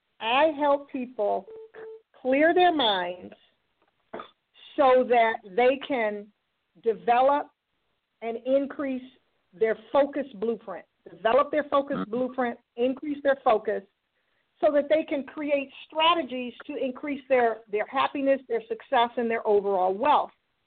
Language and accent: English; Detroit, Michigan, United States; I grew up predominantly in Detroit. I went to Cass Tech, and, you know, that's one of the schools that is pretty well known and ended up going to Wayne State University.